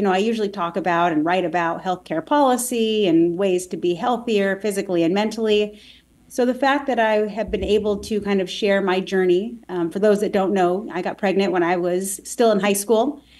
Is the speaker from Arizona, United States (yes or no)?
yes; Arizona, United States; So I just needed to weigh in on that because I'm a native Arizonan.